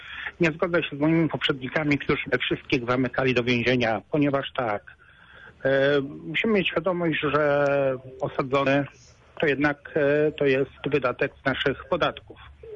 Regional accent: Poznań, Greater Poland Voivodeship, Poland; Ale spójrzmy na to jako typowi poznaniacy, że nie stać nas na to.

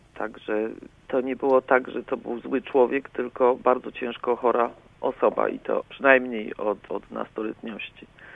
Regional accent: Kraków, Lesser Poland, Poland; Wczesne bardzo moje dzieciństwo jeszcze w Krakowie

